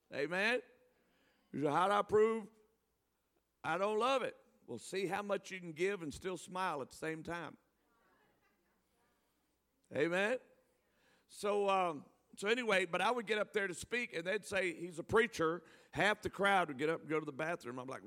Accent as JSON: {"language": "English", "town": "New Orleans", "region": "Louisiana", "country": "United States", "said": "well, we come from New Orleans. And in South Louisiana, we have people called Cajuns."}